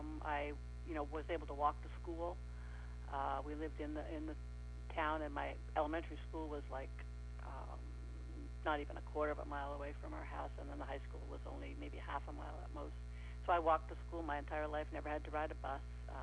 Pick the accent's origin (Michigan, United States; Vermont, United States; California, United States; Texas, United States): Vermont, United States; Lyndon Center; also born or lived in St. Johnsbury; Okay, I was born on November 20, 1945, in St. Johnsbury, Vermont, where the hospital was, but I grew up in a town called Linden Center, Vermont, which is just north of St. Johnsbury, in the northeast corner of Vermont.